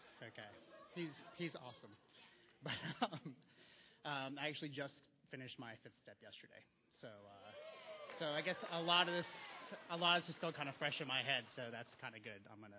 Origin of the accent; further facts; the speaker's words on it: Raleigh, North Carolina, United States; I grew up in Raleigh. Went to all my grade school in Raleigh, North Carolina, which I guess is relatively big. I moved on to a bigger city after that.